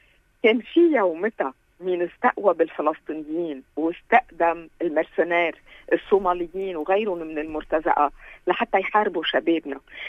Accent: Beirut, Beirut Governorate, Lebanon; also born or lived in Achkout; أنا بنت الجميزة، بنت بيروت، وبنت عشقوة ضيعتي بقى هاي الخلطة، طلعت شيء ما بيشبه شيء.

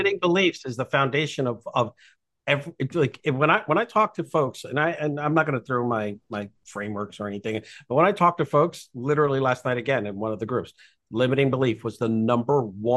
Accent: New York, United States; So number one, I'm Puerto Rican. Number two, I was raised in New York by a single mother who was raising three boys by herself.

